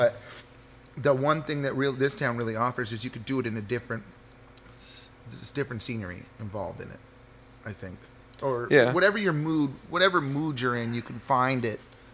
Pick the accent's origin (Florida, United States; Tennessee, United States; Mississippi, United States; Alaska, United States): Florida, United States; Davenport; Growing up where I grew up in Davenport, we were surrounded by vacation homes. All of our neighbors were there for 10 minutes and then they weren't.